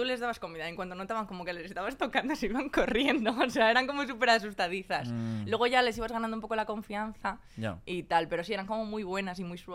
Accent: Cantabria, Spain; en mi pueblo, en Cantabria

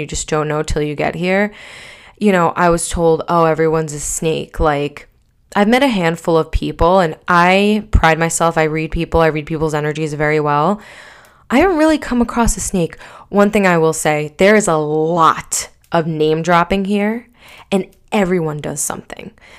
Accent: New York, United States; also born or lived in Germany; Like, dropping that I'm from New York line, it's, like, kind of like not a bomb, but, like, something that, you know, grabs attention and intrigues people.

